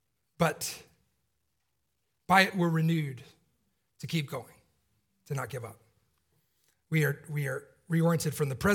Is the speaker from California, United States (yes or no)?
no; Atlanta, Georgia, United States; Miss Winner's was the name of the chicken place in where I grew up in Atlanta.